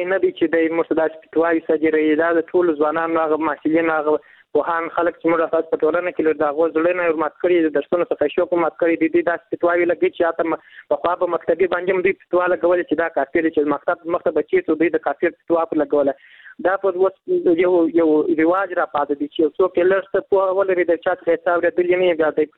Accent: Kandahar, Afghanistan; له کندهار ولایت څخه یو تن محصل یم.

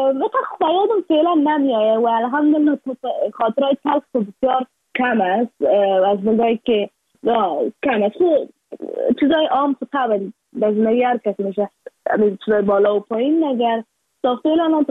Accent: Afghanistan

